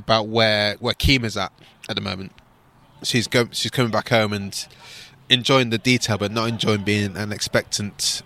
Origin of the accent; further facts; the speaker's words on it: Manchester, North West England, United Kingdom; now in London, United Kingdom; I'm from Manchester.